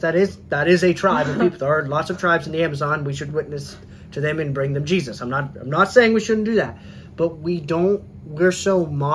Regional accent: United States; As an American, honestly, and as an American, I think you got to look more American.

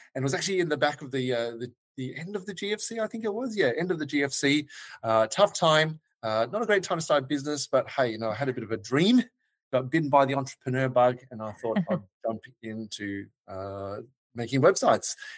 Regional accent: Melbourne, Victoria, Australia; As you can tell, the reference even tells that I'm from Australia. In Melbourne. So thank you for understanding my accent.

